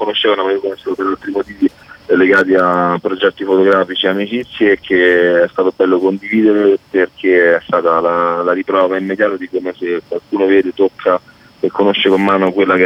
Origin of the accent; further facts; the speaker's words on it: Frascati, Lazio, Italy; Sì, sono di Frascati, sto appoggiato là.